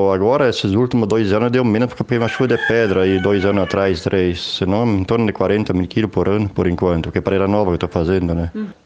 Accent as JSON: {"language": "Portuguese", "town": "São Sebastião do Caí", "region": "Rio Grande do Sul", "country": "Brazil", "tie": "born or raised there", "said": "Eu sou natural de Nascim, final, São Sebastião do Caí."}